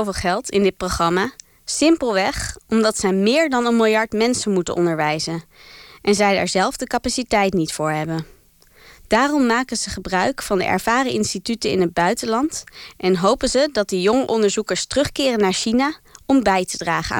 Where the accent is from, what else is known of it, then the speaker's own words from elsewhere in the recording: Malaysia; Mijn voorouders komen uit China, maar ik ben geboren en getogen in Maleisië.